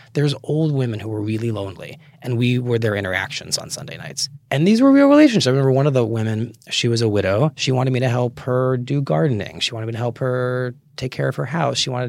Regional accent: Connecticut, United States; When I was growing up in Connecticut, just outside New Haven, which is where I ended up going to college

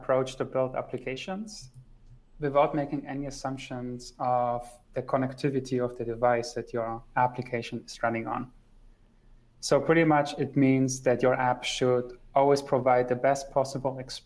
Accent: Germany; English is a second language; also born or lived in Poland; now in Zurich, Switzerland; I'm born in Poland, okay. So my family's Polish, but I grew up mostly in Germany, and I moved around a lot with my wife. So last 5 years, we lived in Zurich in Switzerland.

